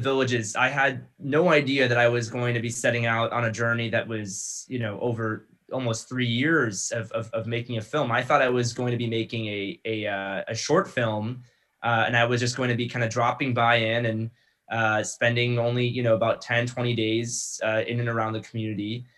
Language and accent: English; Florida, United States; I'm from Florida, I'm from South Florida.